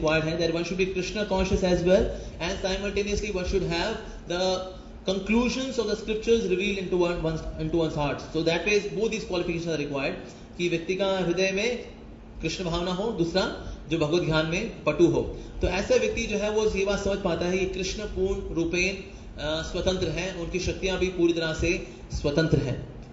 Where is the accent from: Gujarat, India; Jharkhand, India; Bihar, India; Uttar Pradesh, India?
Uttar Pradesh, India; Lucknow; born there; मैंने कहा लखनऊ में किसी हॉस्पिटल में हुआ होगा ना। मैंने कहा हाँ, विवेकानंद क्लिनिक था, वहां हुआ था।